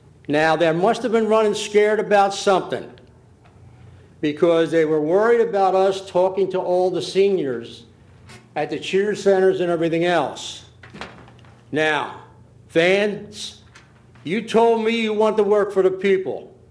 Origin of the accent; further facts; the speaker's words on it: Millsboro, Delaware, United States; I'm from Millsboro, Captain's Grant.